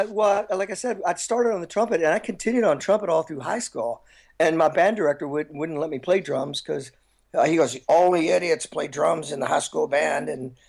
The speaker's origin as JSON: {"language": "English", "region": "Kentucky", "country": "United States", "tie": "born or raised there", "said": "I grew up in the Midwest, like in Kentucky"}